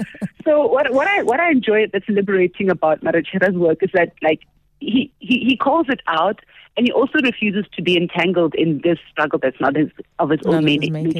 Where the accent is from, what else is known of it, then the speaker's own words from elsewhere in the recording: South Africa; And I feel a little bit upset as a South African, because we never got to even taste our freedom, you know?